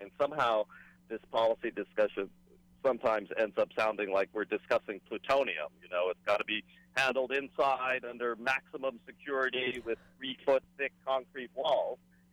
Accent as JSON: {"language": "English", "town": "Manoa", "region": "Hawaii", "country": "United States", "tie": "born or raised there", "lives_now": "Hilo, United States", "said": "I'm actually right now sitting in my mother's hometown of Hilo, although I grew up in Manoa and in Ava on Oahu."}